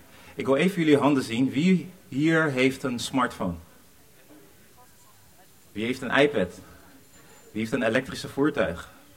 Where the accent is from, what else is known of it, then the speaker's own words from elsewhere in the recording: DR Congo; Dus eigenlijk mijn doel wanneer ik spreek, wanneer ik rap, is iets te vertellen over Congo, over mijn moederland, over mijn vaderland.